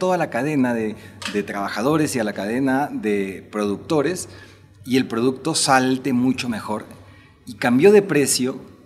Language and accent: Spanish; Peru; Yo soy peruano y muy orgulloso de mis raíces peruanas, tanto como de las mexicanas.